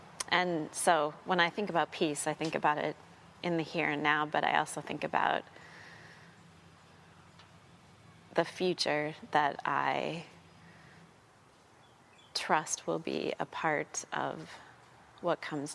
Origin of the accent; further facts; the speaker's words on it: United States; I'm an American growing up in the late 20th into the 21st century with Christian worldview